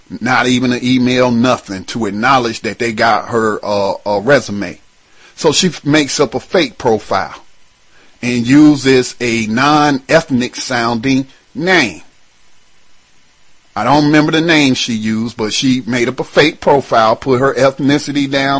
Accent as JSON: {"language": "English", "region": "North Carolina", "country": "United States", "tie": "born or raised there", "also_born_or_lived": "Detroit, Michigan", "said": "For those that know me, y'all know I grew up in Detroit as a young man, all the way up till I was 12 years old, and then we came back home to North Carolina, where all my people live."}